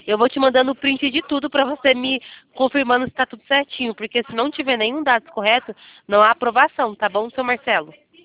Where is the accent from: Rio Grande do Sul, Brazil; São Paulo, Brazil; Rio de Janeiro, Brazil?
São Paulo, Brazil; Itatiba; Eu sou daqui de São Paulo, Itatiba.